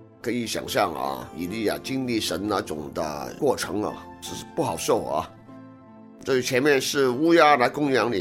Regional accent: Guangdong, China; 我们广东人呢说水等于柴嘛

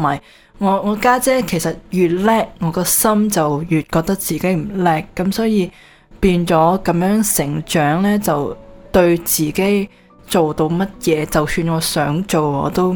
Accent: Toronto, Ontario, Canada; 咁直到我17岁读12班的时候呢，我是多伦多来的。

